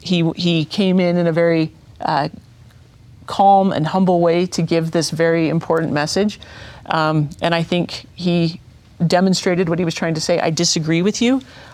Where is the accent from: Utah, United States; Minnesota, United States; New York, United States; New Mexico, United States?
Utah, United States; Bountiful; Bountiful's my hometown. That's where I grew up. I've never doubted that I could return and continue to live in Bountiful.